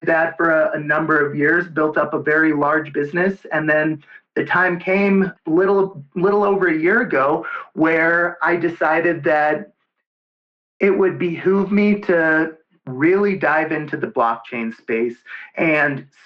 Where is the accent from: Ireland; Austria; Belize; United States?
United States; Denver, Colorado; And I'm from Denver, Colorado, and everybody knows this is a big state for patients' rights